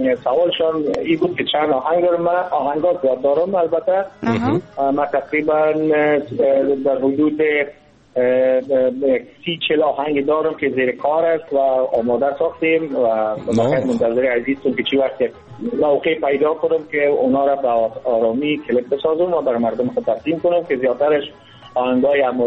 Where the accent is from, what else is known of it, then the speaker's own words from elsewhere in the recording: Kabul, Afghanistan; born there; سرم از 35 سال عمر دارم و از ولایت فعلا به کابل به دنیا آمدیم و از کابل گفتم ایشم ولی در تمام مصاحبه ما گفتیم که من از افغانستان هستم مربوط به تمام افغانستان هستم